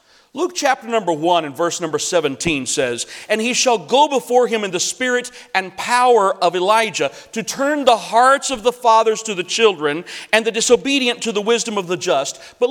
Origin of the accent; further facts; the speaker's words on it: Mexico; also born or lived in Mongolia; I grew up in Mexico.